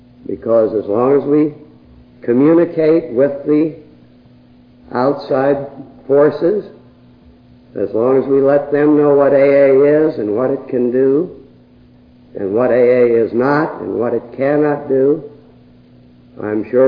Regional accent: Lima, Ohio, United States; went to Lima, Ohio in the seventh grade, and I graduated from high school there. And I consider it my hometown.

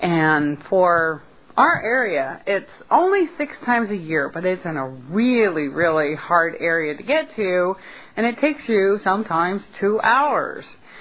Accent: Harbor City, California, United States; from Harbor City, California.

